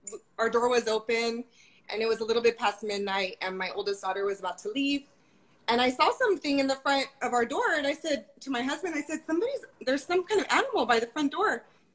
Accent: Anaheim, California, United States; I'm from the OC. I'm from Anaheim, Yorba Linda area.

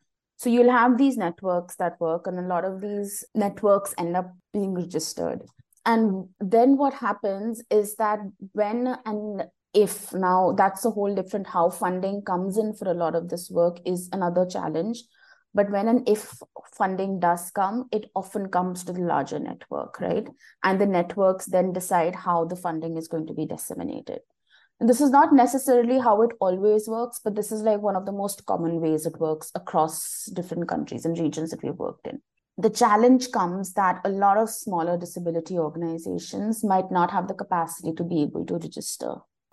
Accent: India; I come from India

